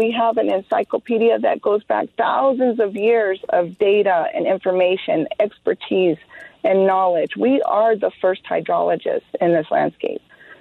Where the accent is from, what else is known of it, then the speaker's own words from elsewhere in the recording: New Mexico, United States; As you heard earlier, I'm from the Pueblos, and our way of life is interdependent upon our environment.